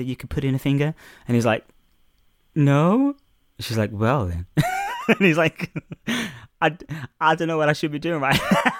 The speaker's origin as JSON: {"language": "English", "country": "Australia", "accent": "Australian", "said": "I feel like I've lost my Australian. Now I'm conscious of it. I've lost my Australian accent."}